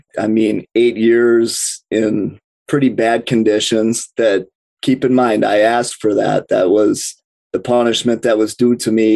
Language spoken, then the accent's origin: English; Milwaukee, Wisconsin, United States; I'm from Milwaukee, Wisconsin.